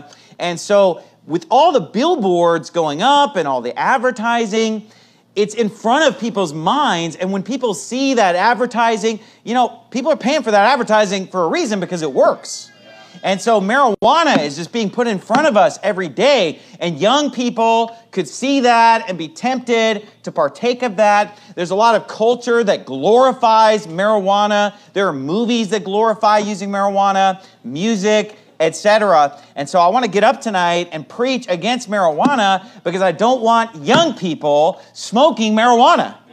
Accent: Sacramento, California, United States; I always enjoy preaching in Sacramento, California, my hometown.

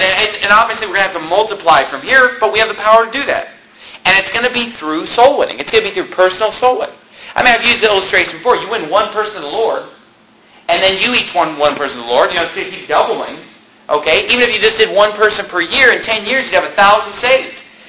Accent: Sacramento, California, United States; Well, I'm from Sacramento, and they have cable access in Chicago.

